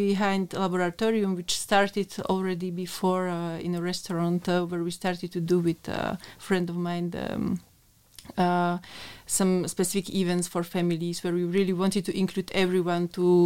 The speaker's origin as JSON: {"language": "English", "country": "Slovakia", "said": "From Slovakia."}